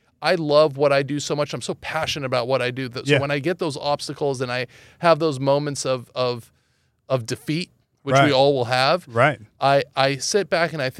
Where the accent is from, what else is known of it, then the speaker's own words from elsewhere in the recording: Los Angeles, California, United States; also born or lived in Iran; Well, I grew up in Los Angeles. Mm-hmm. I was born in Iran.